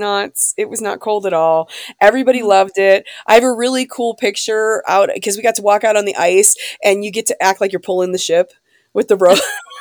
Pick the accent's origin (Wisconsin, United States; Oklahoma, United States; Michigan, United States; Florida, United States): Wisconsin, United States; growing up in Wisconsin, I always thought that I know how to dress for cold weather